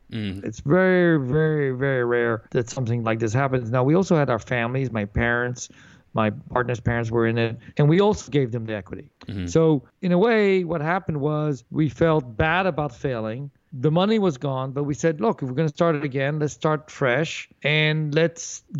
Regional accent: France; And so I grew up in France through high school.

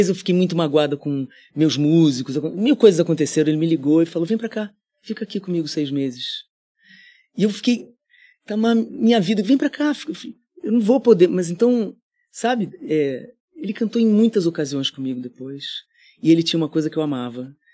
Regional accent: Niterói, Rio de Janeiro, Brazil; Eu sou de Niterói, né?

